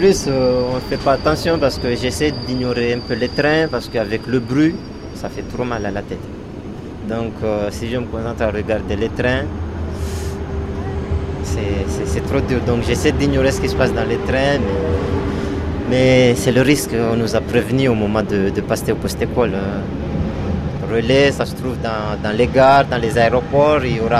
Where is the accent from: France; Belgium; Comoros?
Comoros; Depuis le jeune âge, j'aimais lire. Quand j'étais chez moi, au Comore